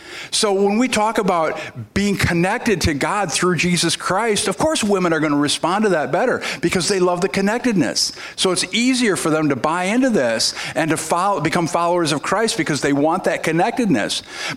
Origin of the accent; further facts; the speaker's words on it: Minnesota, United States; Now, see, I know all about this because I'm from Minnesota.